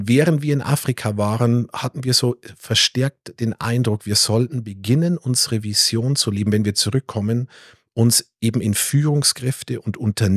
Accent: Bleibach, Bavaria, Germany; ich bin im Bayerischen Wald groß geworden, in einem kleinen, aber total tollen Dorf. Bleibach heißt das.

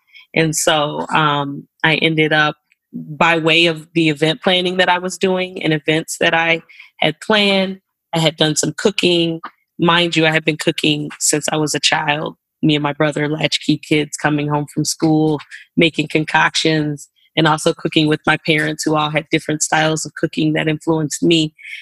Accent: Minnesota, United States; I grew up right here where I'm living in the Twin Cities. My mom lived in St. Paul and my dad in Minneapolis. So I literally grew up going across the bridge pretty often from St. Paul to Minneapolis

